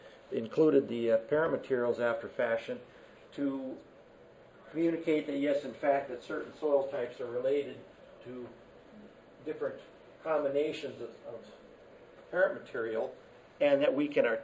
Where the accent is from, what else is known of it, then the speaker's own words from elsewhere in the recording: Texas, United States; well, shucks, that's the way we've always called it, and because I'm from Texas, that's how it's going to be.